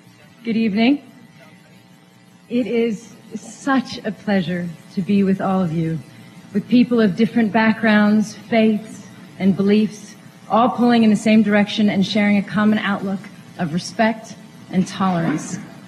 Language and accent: English; United States; Speaking as an American, the fact is, there is not a country in the world that we are not connected to as a result of our unique history.